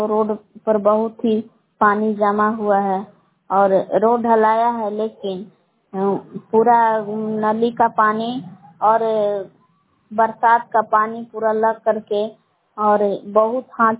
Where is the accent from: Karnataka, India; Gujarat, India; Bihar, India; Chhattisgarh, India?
Bihar, India; Belav; बेलाव के निवासी हूँ।